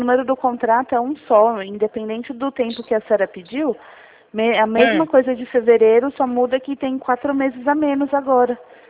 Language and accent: Portuguese; Jundiaí, São Paulo, Brazil; eu sou da cidade de Jundiaí.